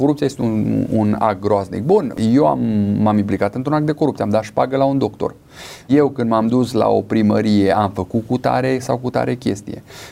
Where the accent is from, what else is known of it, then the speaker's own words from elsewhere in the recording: Romania; ca români